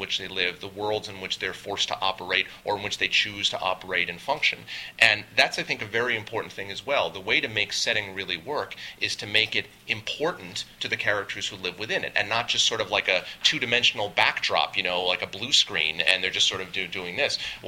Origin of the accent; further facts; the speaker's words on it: England, United Kingdom; I grew up in England.